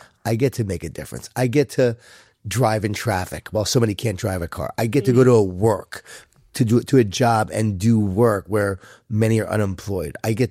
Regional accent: New York, United States; I'm from New York, Long Island, right? Jewish Italian family. A lot of food. A lot of guilt. A lot of wine.

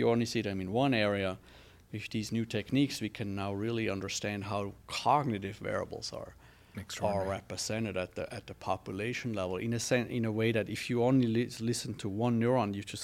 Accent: Switzerland; Yes, I grew up in Switzerland.

